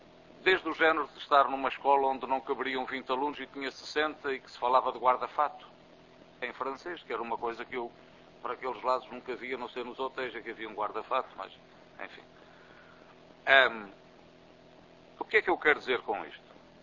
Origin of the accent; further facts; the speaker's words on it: Azores, Portugal; eu sou dos Açores, tenho o defeito de falar sincero demais